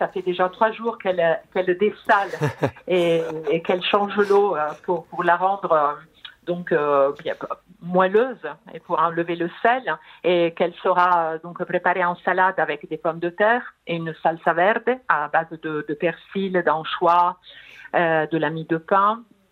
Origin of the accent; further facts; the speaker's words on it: Genoa, Liguria, Italy; French is a second language; ma maman est donc originaire de Parme. Mais moi, je suis née à Gênes.